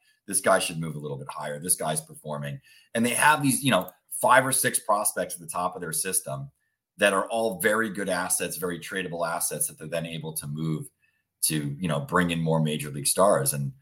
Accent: Massachusetts, United States; having a high French Canadian population where I grew up in Massachusetts.

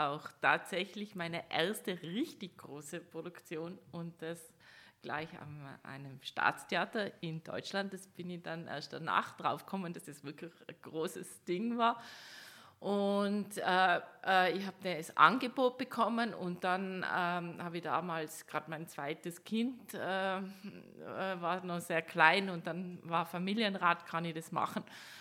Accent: Tyrol, Austria; accent: Tyrolean; mit meinem Tiroler Dialekt, wie man es ja immer noch hört. Haben mich dort die Ostfriesen kaum verstanden.

